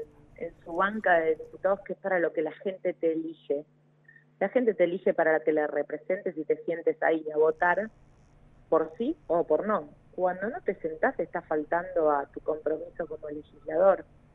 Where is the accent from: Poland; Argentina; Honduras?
Argentina; como ciudadanos argentinos